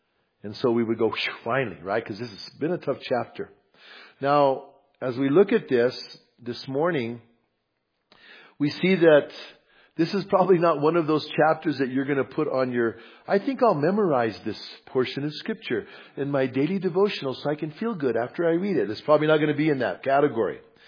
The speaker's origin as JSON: {"language": "English", "town": "Bernalillo", "region": "New Mexico", "country": "United States", "tie": "born or raised there", "also_born_or_lived": "New York", "moved": "yes", "said": "Now, when I first moved to New York, you know, I grew up in Bernalillo. We used to go to the river and play, the Rio Grande River."}